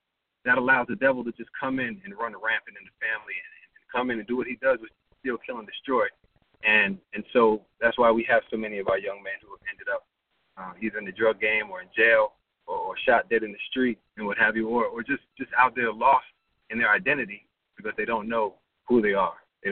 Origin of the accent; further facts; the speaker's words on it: New Jersey, United States; I grew up in North Jersey, about 15 minutes outside of New York City, and it was right smack dab in the hood.